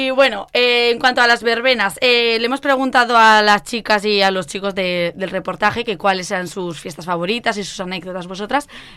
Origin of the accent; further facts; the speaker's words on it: Spain; una cosa de España es que hacemos de fiesta cualquier tipo de acontecimiento